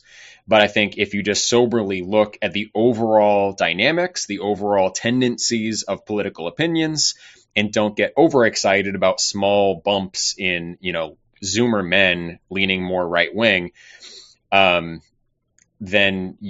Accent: United States; Myself as an American, a founding stock American, I see that as a genuine ethnocultural national identity

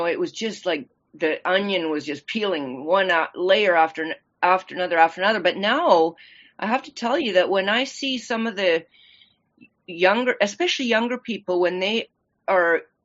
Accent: Canada; we're all Canadian. We grew up in Canada, but he reverse migrated. Our parents came over from Germany in the 50s, then had their family here in Canada.

